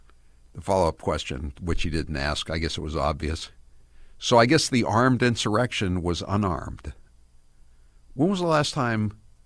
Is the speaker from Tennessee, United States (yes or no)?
no; Massachusetts, United States; I am from Massachusetts and I used to own a place in New Hampshire.